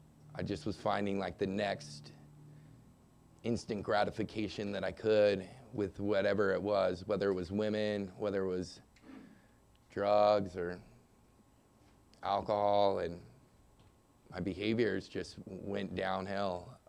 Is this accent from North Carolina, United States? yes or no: no; San Diego, California, United States; I grew up here in San Diego. I'm the oldest of four boys.